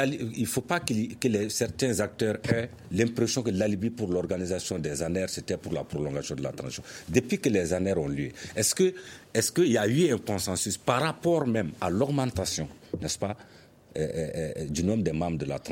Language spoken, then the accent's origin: French; Mali; moi je suis malien